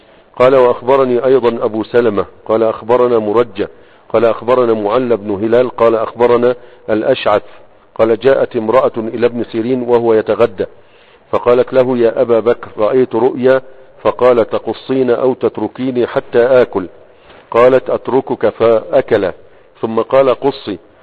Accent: Egypt; عندنا في مصر

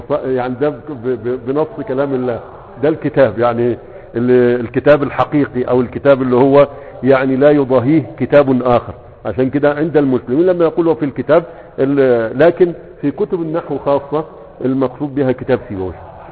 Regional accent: Egypt

